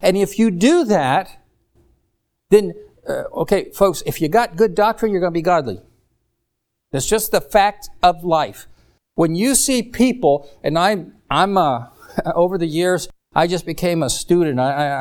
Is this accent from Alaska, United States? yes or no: no; South Carolina, United States; So, you know, I'm from South Carolina. I like Southern cooking